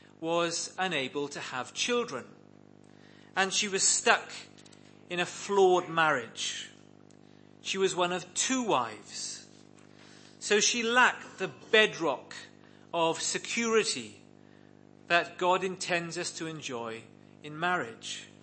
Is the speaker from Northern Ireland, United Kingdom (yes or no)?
no; Wales, United Kingdom; The legacy of the church I grew up in Wales was that I learned hundreds of biblical hymns